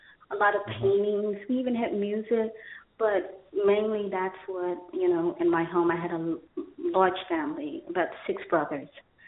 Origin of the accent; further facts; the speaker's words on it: New Orleans, Louisiana, United States; born there; now in San Antonio, United States; I was born in New Orleans, Louisiana.